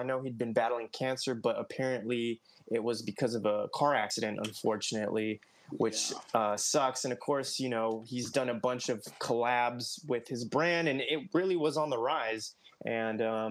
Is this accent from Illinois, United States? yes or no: no; California, United States; we're from the Inland Empire, California, which is really close to LA County.